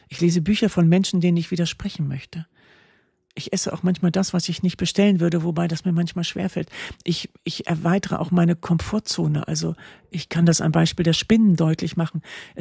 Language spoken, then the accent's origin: German; North Sea coast, Germany; Ich bin ja so an der Nordsee groß geworden. Und da war der Horizont eben das Wattenmeer.